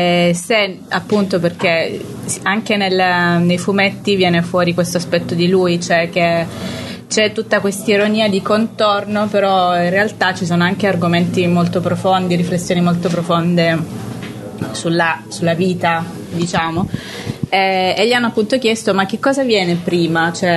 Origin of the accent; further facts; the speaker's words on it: Rome, Lazio, Italy; siccome sono cresciuto a Roma, questo essere tristone non è ben visto nella catena alimentare romana